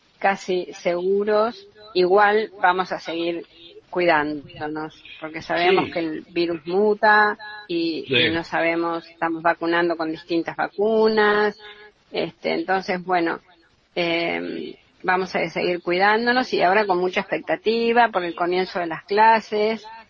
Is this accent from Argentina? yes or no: yes; Argentina; levantemos también el espíritu como argentinos